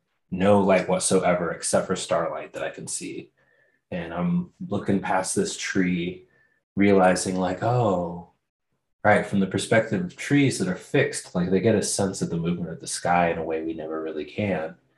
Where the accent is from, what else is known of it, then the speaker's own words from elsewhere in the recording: Pacific Northwest, United States; I grew up in the Pacific Northwest, so there's not a lot of like no tent fully outside, that type of camping